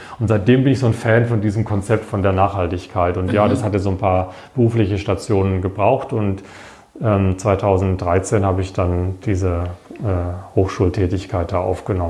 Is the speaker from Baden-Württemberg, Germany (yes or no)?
yes; Wiesloch, Baden-Württemberg, Germany; in meiner Heimatstadt in Wiesloch, 1900 irgendwas.